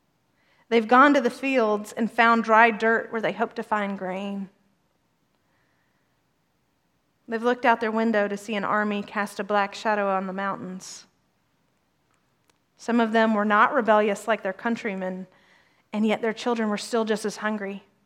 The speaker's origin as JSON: {"language": "English", "region": "Alabama", "country": "United States", "said": "I'm from Alabama, and I was in Alabama, and I'm like, I know that tone."}